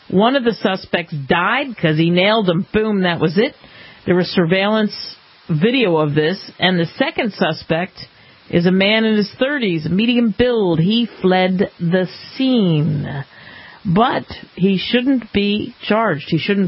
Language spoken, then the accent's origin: English; Philadelphia, Pennsylvania, United States; Yes, and it happened in my hometown, Philadelphia.